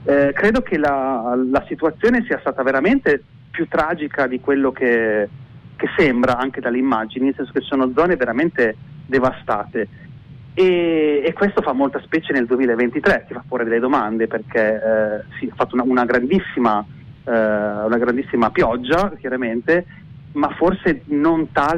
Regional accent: Forlì, Emilia-Romagna, Italy; io sono di Forlì come origine e quindi la mia famiglia sta lì

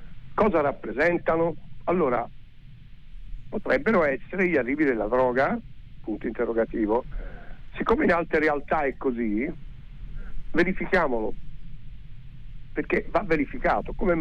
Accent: Catania, Sicily, Italy; io sono originario di Catania. A Catania i fuochi d'artificio hanno un significato ben preciso.

